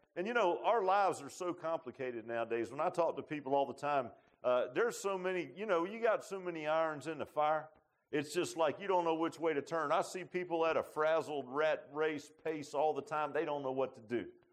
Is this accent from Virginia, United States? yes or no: yes; Virginia Beach, Virginia, United States; I grew up in Virginia Beach, and we lived kind of on the bay side. We had a boat.